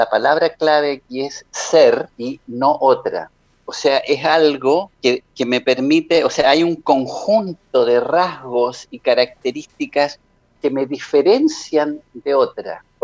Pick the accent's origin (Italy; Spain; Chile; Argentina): Chile; La Cisterna, Santiago Metropolitan Region; born there; yo nací en Fernández Albano, 420, en La Cisterna, en Santiago, en Chile, en Sudamérica.